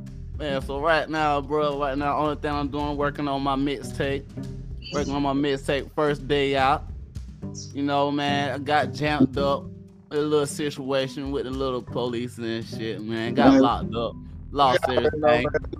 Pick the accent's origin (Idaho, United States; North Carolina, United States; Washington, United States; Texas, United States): North Carolina, United States; Laurinburg; Yeah, man, I'm from Longbird, Scotland County. You already know, a little small town in North Carolina, man.